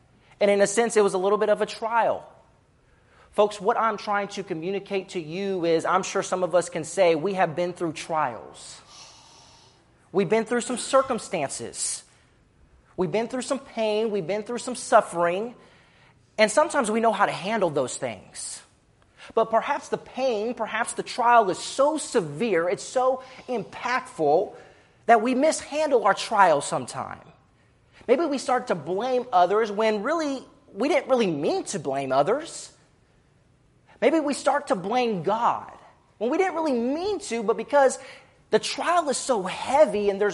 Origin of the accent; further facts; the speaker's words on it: Oklahoma City, Oklahoma, United States; now in Denver, United States; here I'm going from Oklahoma City to Denver, Colorado, just by myself. A bigger city. Out on my own, no mom.